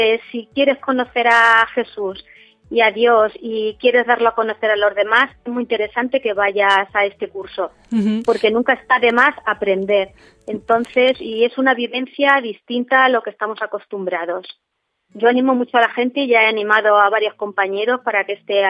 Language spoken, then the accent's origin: Spanish; Miguelturra, Castilla-La Mancha, Spain; Lo que pasa es que yo, como soy de Miguel Turra